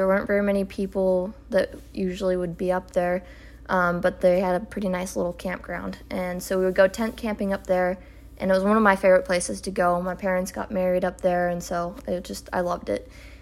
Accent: Oregon, United States; I mean, we're from Oregon. I grew up watching the Bigfoot hunting TV show, and I absolutely loved it. We used to live on some forested acreage

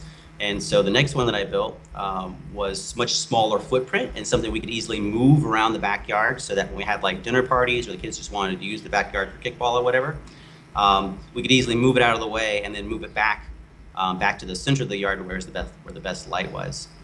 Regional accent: Mississippi, United States; I am born and raised in Mississippi and spent a lot of time on my grandfather's farm

